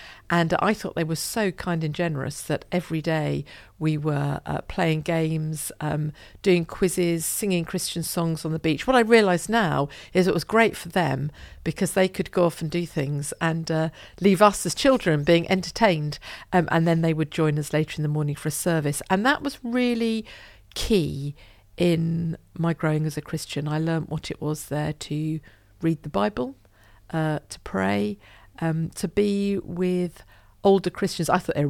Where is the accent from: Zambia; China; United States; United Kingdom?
United Kingdom; Broxbourne, East of England; where I grew up in Hertfordshire, in Broxburn in Hertfordshire, we'd started off at another Anglican church in Hoddesdon. Then when we moved to Broxburn, we went there.